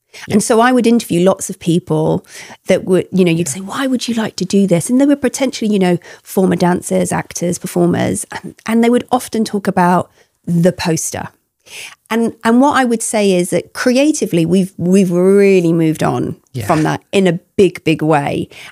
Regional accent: Grimsby, Yorkshire and the Humber, United Kingdom; now in London, United Kingdom; And I grew up near Grimsby up north. And so dancing was just an incredible thing to be able to do locally.

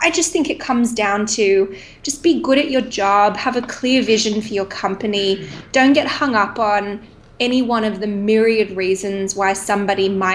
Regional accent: Sydney, New South Wales, Australia; moved away; Australia is a beautiful life. I'm born and raised in Sydney and it's very, very comfortable

